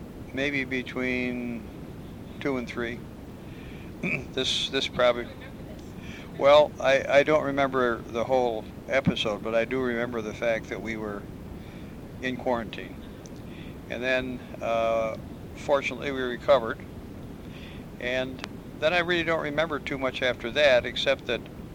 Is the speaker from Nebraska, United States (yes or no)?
no; Oak Park, Illinois, United States; born there; And I was born in West Suburban Hospital in 1922 in Oak Park.